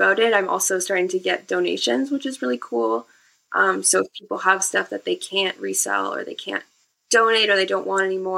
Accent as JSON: {"language": "English", "region": "Ontario", "country": "Canada", "lives_now": "Halifax, Canada", "said": "I'm originally from Ontario. Which we call Unterrible now."}